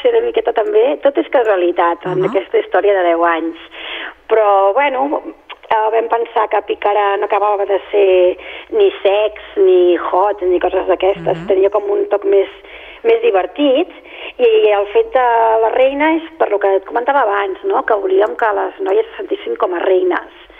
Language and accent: Catalan; Catalonia, Spain; nosaltres som de la Creu Alta, som tallarets